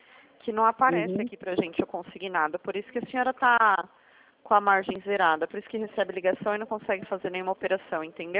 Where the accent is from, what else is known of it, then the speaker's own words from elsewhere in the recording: Sorocaba, São Paulo, Brazil; Sou de Sorocaba.